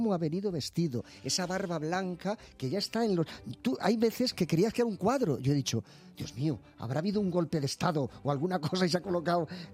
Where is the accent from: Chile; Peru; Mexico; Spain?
Spain; Madrid, Community of Madrid